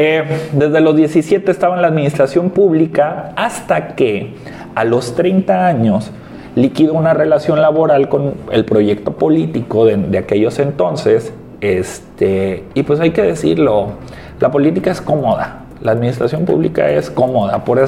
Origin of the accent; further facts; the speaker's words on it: El Pitillal, Jalisco, Mexico; Pues bueno, soy del Pitillal, obviamente. Ahí tengo mi domicilio conocido.